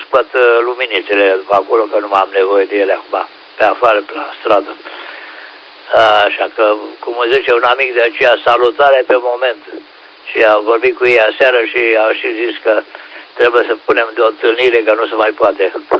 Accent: Oltenia, Romania; cum zic eu, ca oltean.

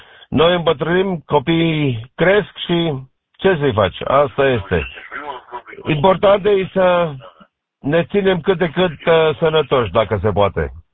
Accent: Timișoara, Timiș County, Romania; moved away; also born or lived in Brăila; Acolo am crescut, la Timișoara m-am născut, la Timișoara m-am dus la școală, până am plecat din 85 am plecat din România și din 97 n-am mai fost.

